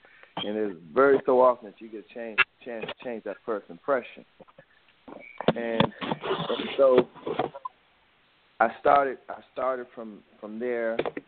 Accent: Washington, District of Columbia, United States; And growing up in Washington, D.C., style and fashion was synonymous.

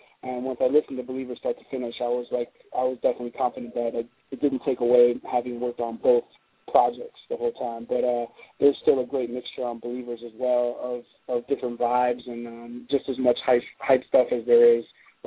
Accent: United States; even though I grew up in the States, obviously

